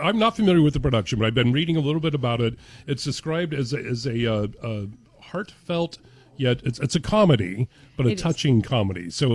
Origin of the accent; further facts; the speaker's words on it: Kentucky, United States; also born or lived in Massachusetts; I did grow up in the South. I grew up outside Nashville in Kentucky, and people are like, "You're from where?"